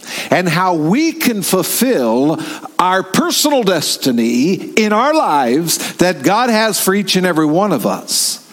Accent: the South, United States; Now, we're from the South.

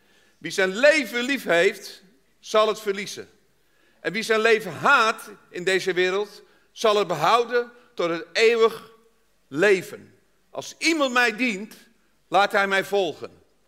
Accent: Amsterdam, North Holland, Netherlands; Ik kom uit Amsterdam, ik durf het hier te zeggen, ook al bent u niet van Amsterdam.

